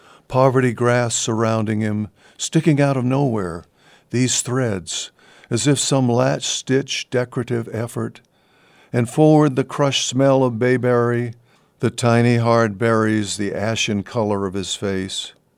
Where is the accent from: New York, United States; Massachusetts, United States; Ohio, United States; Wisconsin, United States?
Massachusetts, United States; Cape Cod; I just did a memoir about my life growing up on the Cape, and Pokey is very much part of our life and experience there.